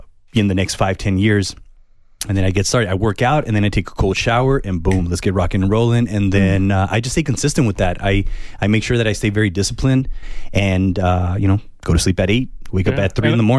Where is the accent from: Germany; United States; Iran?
United States; Rio Rico, Arizona; they're doing a lot of work down there where I'm from, because I'm from Rio Rico.